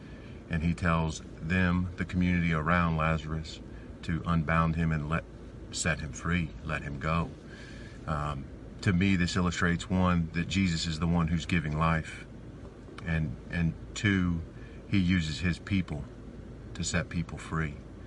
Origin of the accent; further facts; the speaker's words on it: Dallas, Texas, United States; I'm from Dallas, Texas